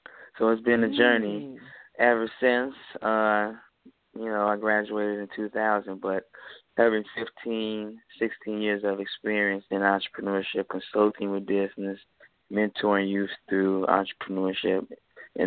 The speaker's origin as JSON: {"language": "English", "town": "Chicago", "region": "Illinois", "country": "United States", "tie": "born or raised there", "said": "I had benefited from Temp Step program growing up in Chicago."}